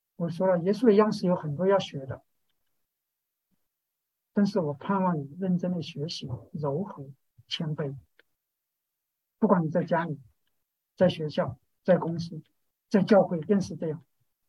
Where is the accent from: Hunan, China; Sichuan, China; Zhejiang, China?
Sichuan, China; 那我是小时候在农村长大的，我知道四川那个农村那个牛耕地的时候呢